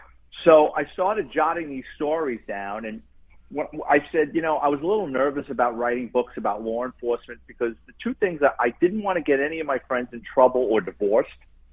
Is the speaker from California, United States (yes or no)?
no; Bronx, New York, United States; And growing up in the Bronx and being a cop, I've seen people put themselves in doing ridiculous things